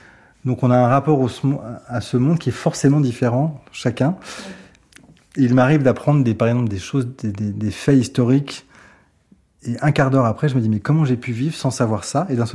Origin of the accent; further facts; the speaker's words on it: Paris, Île-de-France, France; Donc je suis parisien, enfin, mais pas né à Paris.